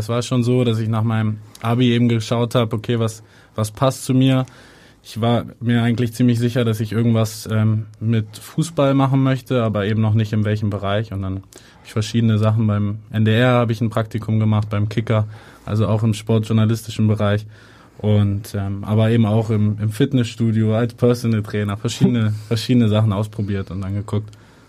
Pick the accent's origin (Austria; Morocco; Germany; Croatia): Germany; Hamburg; als Hamburger schaut man auf beide Vereine dann auch.